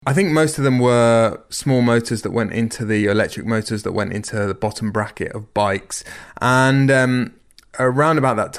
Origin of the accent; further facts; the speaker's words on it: England, United Kingdom; I'm an English journalist. I'm calling from London.